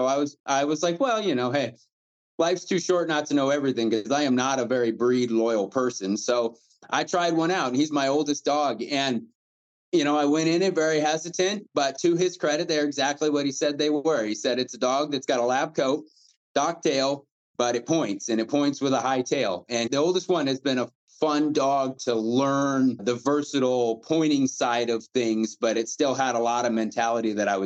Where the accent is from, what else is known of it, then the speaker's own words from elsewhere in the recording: Nebraska, United States; I'm originally from Nebraska, so I've been hunting my entire life.